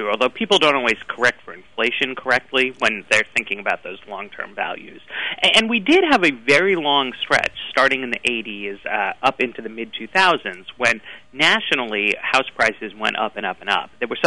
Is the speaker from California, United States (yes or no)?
no; New York, United States; I grew up in Greenwich Village downtown in the 80s, and it was relatively affordable then.